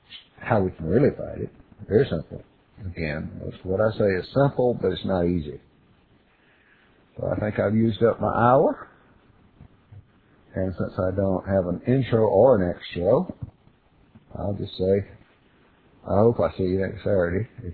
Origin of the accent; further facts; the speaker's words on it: Pontiac, South Carolina, United States; because I'm from Pontiac, South Carolina.